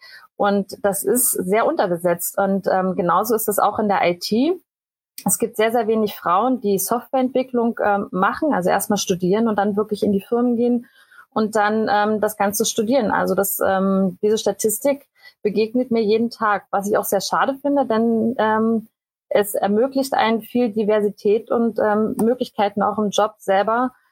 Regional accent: Berlin, Germany; ich bin ursprünglich aus Berlin und wollte dann einfach raus aus Berlin.

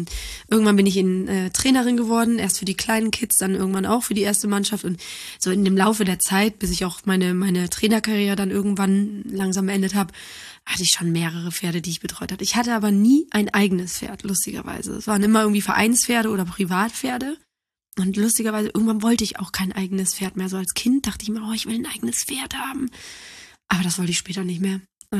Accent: Neuss, North Rhine-Westphalia, Germany; Okay, ich bin in Neuss groß geworden, wo meine Eltern auch immer noch leben und ich liebe Neuss.

